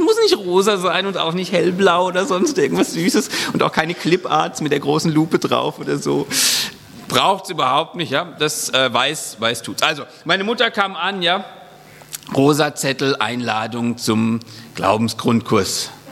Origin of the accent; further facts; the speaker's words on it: Baden-Württemberg, Germany; ich bin jetzt kein Franke, sondern ich komme eigentlich ursprünglich so aus der Heidelberger Ecke und ich komme auch nicht aus irgendeinem christlichen Hintergrund